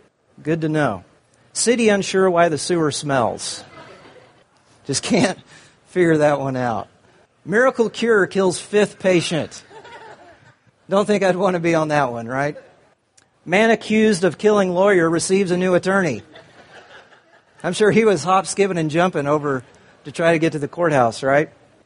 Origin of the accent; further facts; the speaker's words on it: Indianapolis, Indiana, United States; I'm from Indianapolis, Indiana.